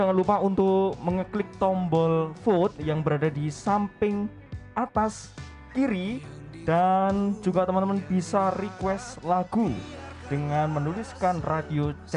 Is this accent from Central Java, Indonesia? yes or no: yes; Jati Srono, Central Java, Indonesia; teman-teman, saya berasal dari Jati Srono.